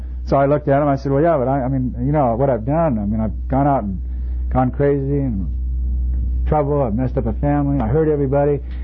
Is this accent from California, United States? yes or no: yes; Monterey, California, United States; I grew up in Monterey. It was a heavy fishing town at that time, and a lot of Italian folks